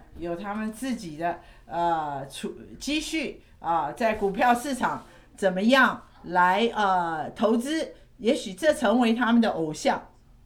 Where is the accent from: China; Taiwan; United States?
United States; 当我在年轻的时候，我在美国长大嘛啊的年轻人，